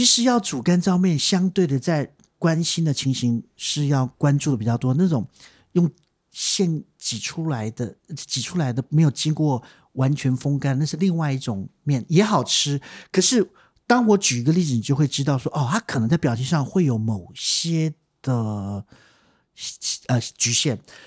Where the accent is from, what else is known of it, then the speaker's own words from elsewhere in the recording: Taiwan; 我们台湾人真的喜欢手工面，真的喜欢手工面